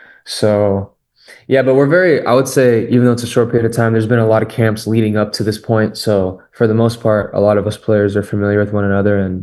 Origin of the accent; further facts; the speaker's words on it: Fresno, California, United States; Yeah, so I grew up, you know, born and raised in Fresno.